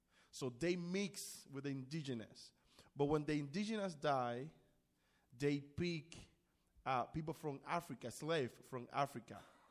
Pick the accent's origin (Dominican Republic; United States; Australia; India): Dominican Republic; English is a second language; For example, if I don't speak Spanish, you don't know I'm from Dominican Republic.